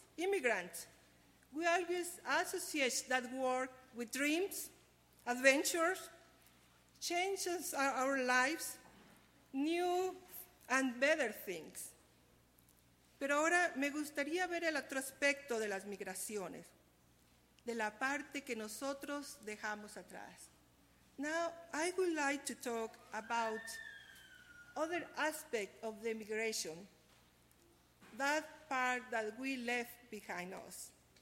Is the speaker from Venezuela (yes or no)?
no; Mexico; yo no soy de Guatemala, yo soy de México. I told them, I don't, because I am not from Guatemala, I am from Mexico.